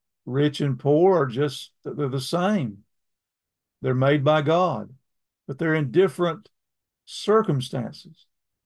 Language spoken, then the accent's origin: English; North Carolina, United States; born there; Cindy was born in Minnesota. I was born in North Carolina.